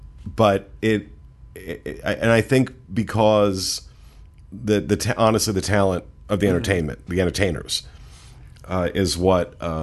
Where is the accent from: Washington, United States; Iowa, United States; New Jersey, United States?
New Jersey, United States; You know, I grew up on the Jersey Shore